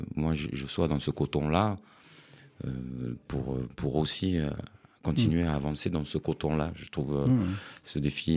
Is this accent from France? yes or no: yes; Savigny-sur-Orge, Île-de-France, France; born there; Je ne suis pas né à Montpellier, non, je suis né à Savigny-sur-Orge.